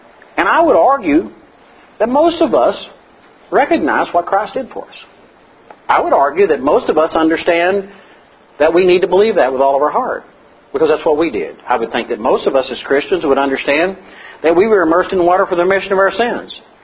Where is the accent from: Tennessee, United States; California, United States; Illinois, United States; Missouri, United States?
Tennessee, United States; I could say I'm from Tennessee and some other things.